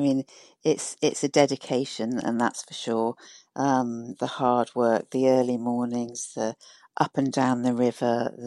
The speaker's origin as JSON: {"language": "English", "country": "United Kingdom", "moved": "as an adult", "lives_now": "Ireland", "said": "I'm from the UK, and my husband is Irish, and we came to live in West Cork, where my husband's dad is from, about 16 years ago now."}